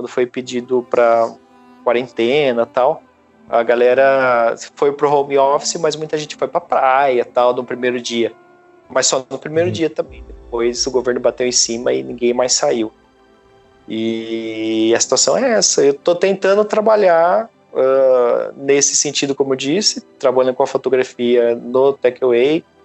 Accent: Brazil; moved away; E hoje o que me preocupa mais, na verdade, sou brasileiro, minha família tá no Brasil, é o que vai acontecer no Brasil daqui a pouco, cara.

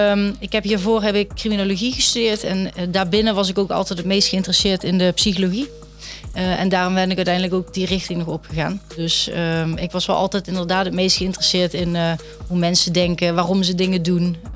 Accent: Limburg, Netherlands; now in Rotterdam, Netherlands; Nee, ik kom uit Limburg. Dus ik ben hier via wat omwegen terechtgekomen.

